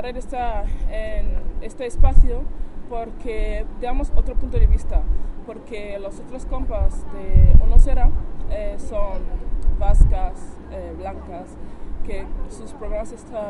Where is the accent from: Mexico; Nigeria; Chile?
Nigeria; also born or lived in Germany; now in Spain; soy de Nigeria, aunque nacido en Alemania. Llevo más o menos 17 años en España